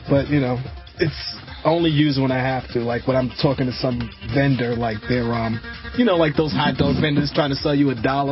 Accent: New York, United States; I ain't from Texas. What the fuck I look like? I am a New Yorker, born and raised here.

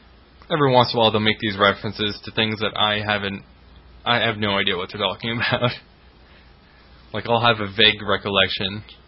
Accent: Ohio, United States; they're from Cleveland, so I have sort of a bond with them because I'm also from Ohio.

